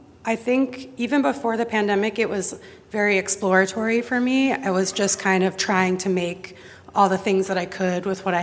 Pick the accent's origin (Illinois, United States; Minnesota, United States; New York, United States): Minnesota, United States; But I grew up in Minnesota, and I'm half Jewish, and I grew up with a lot of either Scandinavian ferments or Jewish ferments.